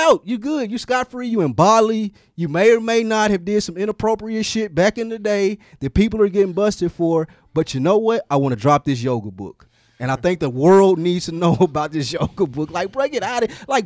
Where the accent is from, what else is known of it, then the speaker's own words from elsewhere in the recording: Nashville, Tennessee, United States; I'm from Nashville, Tennessee.